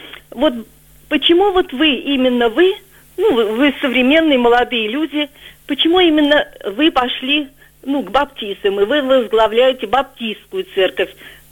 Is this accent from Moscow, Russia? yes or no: yes; Moscow, Russia; Я из Москвы.